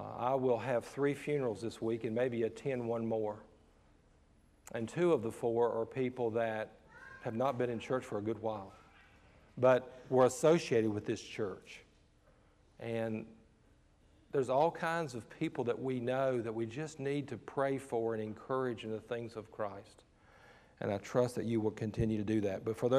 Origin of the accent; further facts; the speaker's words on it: West Virginia, United States; I remember I've gone back a couple times to see the house where I grew up in West Virginia.